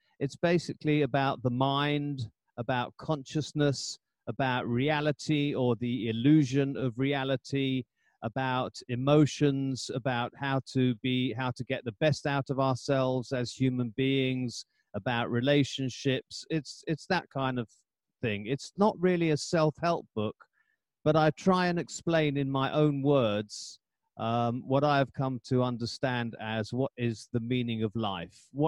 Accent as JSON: {"language": "English", "region": "London", "country": "United Kingdom", "lives_now": "South Africa", "said": "I'm actually from London, and I've been there recently."}